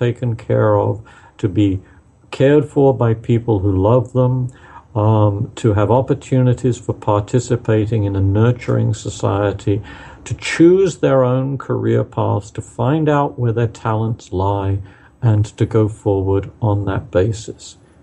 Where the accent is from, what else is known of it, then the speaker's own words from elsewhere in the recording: United Kingdom; If you grew up in the class that I grew up in Britain, you'd probably be a lot better off than those people in sub-Saharan Africa